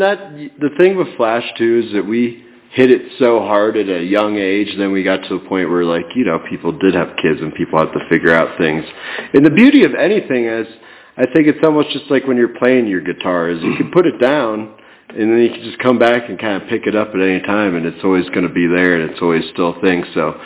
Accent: Boulder, Colorado, United States; I think big part of it is growing up in Boulder. I was a huge hippie my whole life growing up.

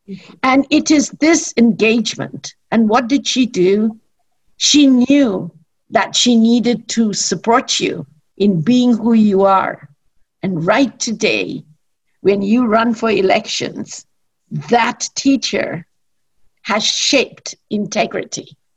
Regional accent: India; born there; parenting in cultures that are so into son preference, as where I was born in India.

